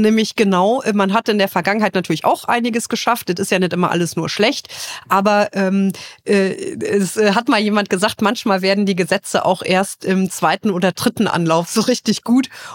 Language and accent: German; Trier, Rhineland-Palatinate, Germany; dass man die Möglichkeit und das Privileg hat, kandidieren zu dürfen und das in meiner Heimat Trier.